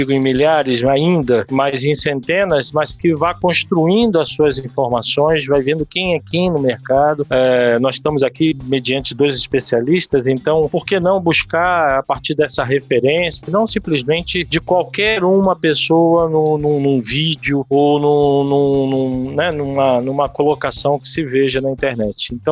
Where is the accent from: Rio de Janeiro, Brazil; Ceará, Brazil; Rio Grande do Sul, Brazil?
Rio de Janeiro, Brazil; also born or lived in Acre; eu cheguei em 2004, saí em 2009, voltei para São Paulo, eu sou carioca.